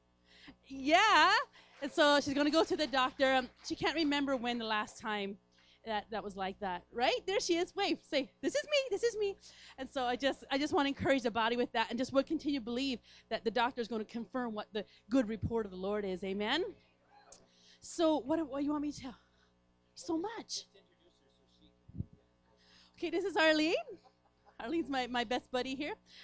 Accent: Newfoundland and Labrador, Canada; I'm from Newfoundland.

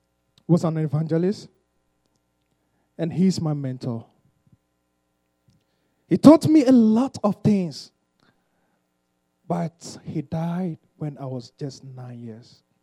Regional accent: Ghana; English is a second language; moved away as an adult; now in Canada; as Pastor have said already. I'm from Ghana. Next month will be my 1 year exactly as I've been in Canada. Amen. I was born into a Christian family, a Bible-believing family

